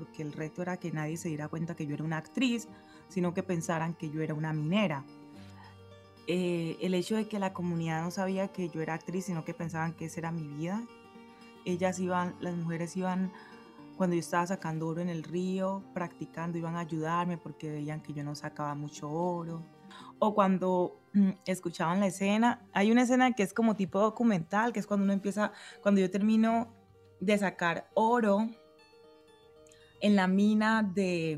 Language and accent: Spanish; Cauca, Colombia; Yo soy del departamento del Cauca, no del departamento de Chocó. Entonces era un reto, ¿no? Era, sí, soy del Pacífico, pero tenemos diferencias en la idiosincrasia, un poco con las regiones